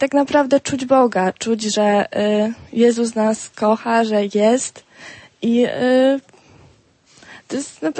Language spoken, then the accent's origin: Polish; Przemyśl, Subcarpathian Voivodeship, Poland; I tutaj przyjechałam z Przemyśla.